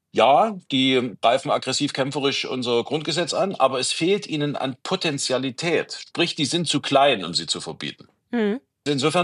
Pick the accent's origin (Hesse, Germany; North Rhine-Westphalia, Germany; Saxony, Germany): Saxony, Germany; Ich komme ja aus Sachsen